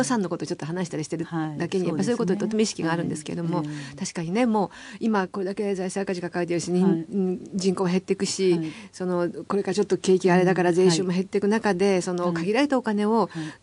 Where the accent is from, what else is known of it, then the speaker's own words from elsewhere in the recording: Kansai, Japan; 私も関西人ですけど。